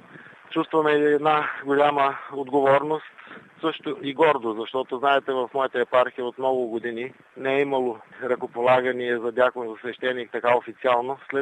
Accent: Bardarski Geran, Vratsa Province, Bulgaria; Значи аз съм роден и израснал в Бърдарски Геран

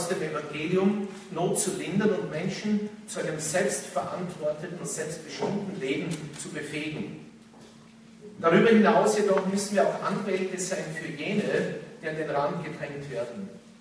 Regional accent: Übelbach, Styria, Austria; Ich bin auf einem Bergbauernhof in Übelbach, der Steiermark, zusammen mit 4 Geschwistern aufgewachsen. Und ich habe als Kind nicht nur zu Hause einen sehr geerdeten, schönen, bodenständigen Glauben kennengelernt und lieben gelernt

